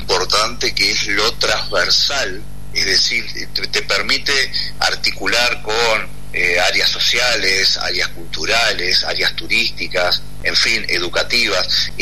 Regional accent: Minas, Lavalleja, Uruguay; now in Montevideo, Uruguay; Soy de La Valleja, yo soy minuano. Ajá. Ya hace varios años que estoy acá en Montevideo

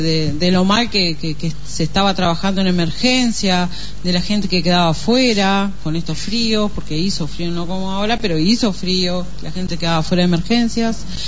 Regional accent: Salto, Uruguay; Digo, mirá, yo soy de Salto, bueno, pasa esto y esto.

